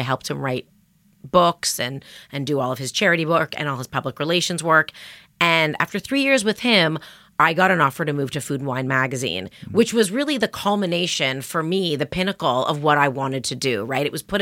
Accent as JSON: {"language": "English", "town": "Toronto", "region": "Ontario", "country": "Canada", "tie": "born or raised there", "moved": "as an adult", "lives_now": "New York, United States", "said": "I grew up in Canada, in Toronto, and I'd worked at a newspaper and then at a magazine and at a newspaper in Canada before moving to New York to go to culinary school"}